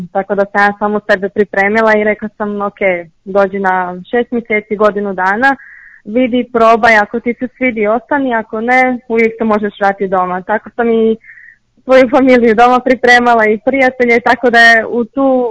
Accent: Croatia; dolazim iz Hrvatske. Majka mi je porijeklom iz Mareša. Ja imam 28 godina. Završila sam fakultet u Hrvatskoj

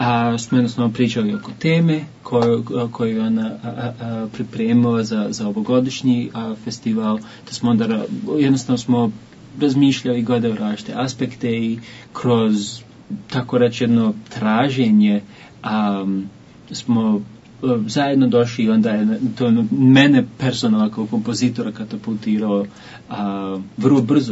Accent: Sarajevo, Federation of Bosnia and Herzegovina, Bosnia & Herzegovina; a rođen sam u Sarajevu, gdje sam također počeo svoju edukaciju saksofona

